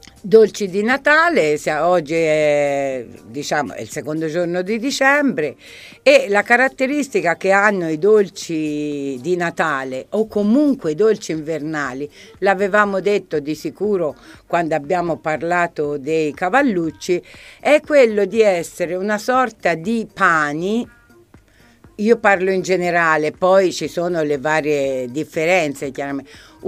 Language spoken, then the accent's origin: Italian; Arezzo, Tuscany, Italy; accent: Aretino; Parliamo Aretino, siamo d'Arezzo